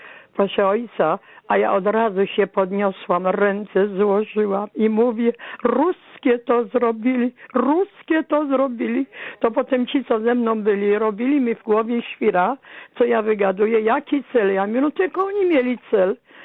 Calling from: Łódź, Łódź Voivodeship, Poland; jestem słuchaczką stałą z Łodzi.

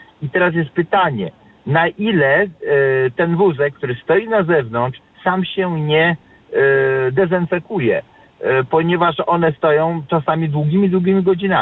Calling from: Warsaw, Masovian Voivodeship, Poland; z Warszawy

